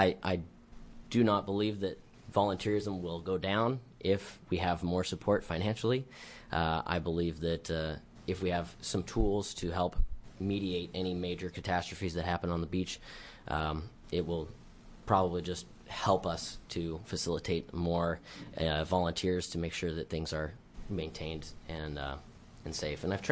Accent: Oregon, United States; I'm from Coos County. I'm a local business owner.

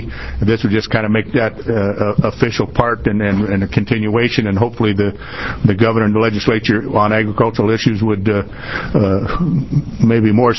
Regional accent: The Dalles, Oregon, United States; I'm an orchardist from the Dalles, and I'm vice chairman of the board.

